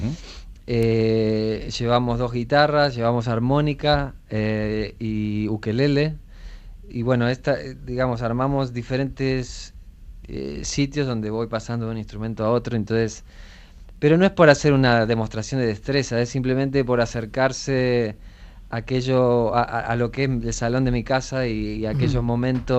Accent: Argentina; lo que era la movida del rock nacional en mi país

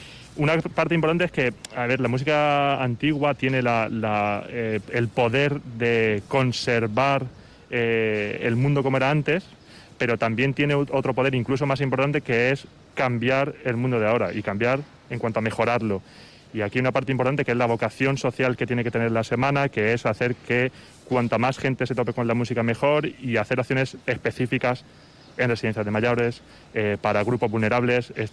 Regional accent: Orcera, Andalusia, Spain; Sí, Orcera es el pueblo de debajo de Segura de la Sierra, que tiene 1.500 habitantes

